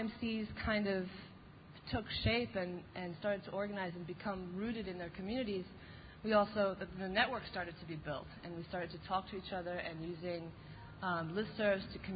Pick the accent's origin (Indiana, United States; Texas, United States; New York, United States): New York, United States; New York City; I'm from New York City, sort of.